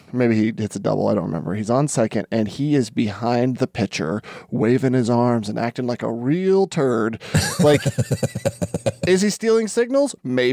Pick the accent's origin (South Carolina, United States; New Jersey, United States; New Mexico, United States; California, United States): New Mexico, United States; oh, I'm from New Mexico. It's like Mexico, but newer and further north.